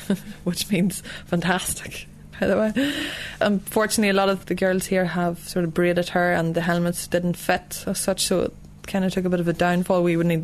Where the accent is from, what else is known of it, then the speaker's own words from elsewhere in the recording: Northern Ireland, United Kingdom; I'm originally from County Tyrone